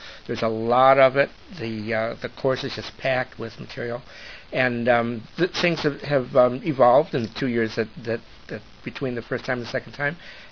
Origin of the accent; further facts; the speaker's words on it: Chicago, Illinois, United States; I'm from the Chicago area.